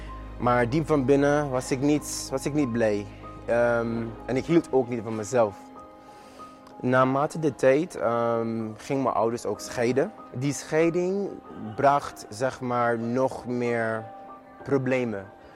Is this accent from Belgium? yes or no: no; Sint Maarten; now in Netherlands; Want ik ben geboren en getogen op Sint Maarten.